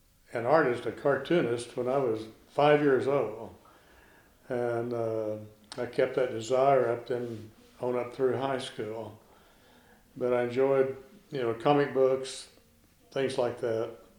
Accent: Red Barn, Texas, United States; Well, I was born in a little town called Red Barn, Texas, but I was born in, had a midwife come out the house. I lived on the banks of the Pecos River

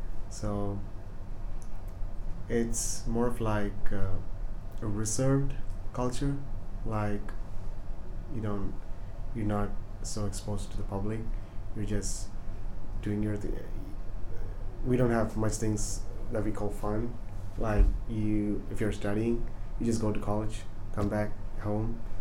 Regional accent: Kerala, India; I'm from India originally, and the southern part of India, a state called Kerala.

